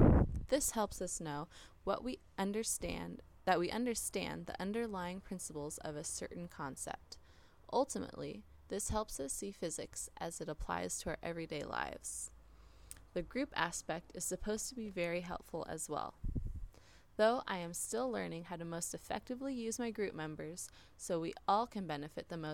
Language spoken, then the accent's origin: English; Napa Valley, California, United States; now in San Diego, United States; I was born here in San Diego, but moved to the Napa Valley where I grew up for 12 years before moving back to San Diego to attend college.